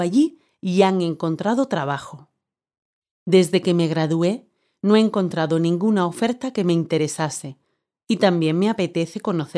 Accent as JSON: {"language": "Spanish", "town": "Madrid", "region": "Community of Madrid", "country": "Spain", "said": "Tengo 24 años. Soy de Madrid."}